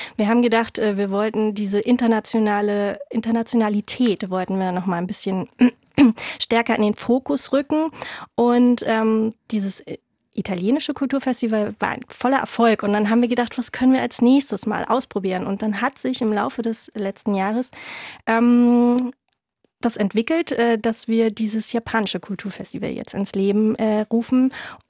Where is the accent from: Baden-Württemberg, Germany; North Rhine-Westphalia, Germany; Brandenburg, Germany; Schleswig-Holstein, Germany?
Brandenburg, Germany; Also ich komme ursprünglich aus dem Havelland